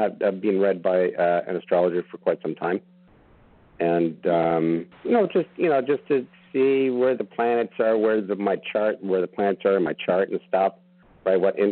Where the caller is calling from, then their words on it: Ontario, Canada; I'm calling from near Toronto, Ontario, Canada.